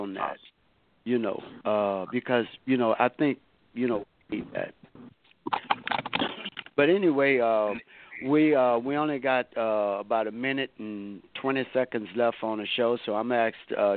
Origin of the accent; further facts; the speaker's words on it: Lake Charles, Louisiana, United States; when I come back from my hometown, Lake Charles, Louisiana